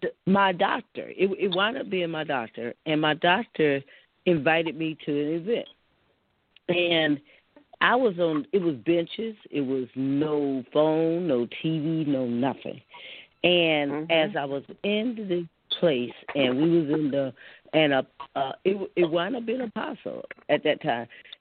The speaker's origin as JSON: {"language": "English", "region": "Georgia", "country": "United States", "said": "I was from Georgia, so I was hugged."}